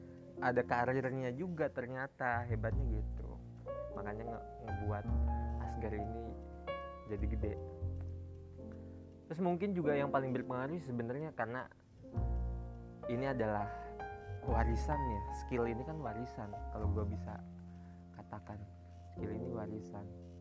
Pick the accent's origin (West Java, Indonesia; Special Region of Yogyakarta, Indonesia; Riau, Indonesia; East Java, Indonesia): West Java, Indonesia; Garut; setiap namanya ada … itu menandakan gue asli Garut